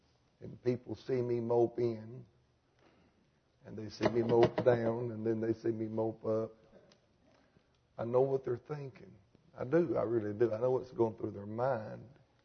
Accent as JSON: {"language": "English", "town": "Mount Airy", "region": "North Carolina", "country": "United States", "said": "people wonder where I'm from. I'm from Mount Airy, North Carolina. That's the real life Mayberry."}